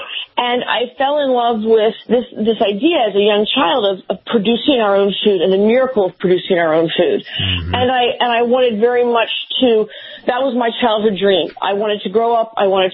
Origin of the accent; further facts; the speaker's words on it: Mount Vernon, Virginia, United States; You know, I grew up in Mount Vernon, Virginia. I'm the youngest of three girls.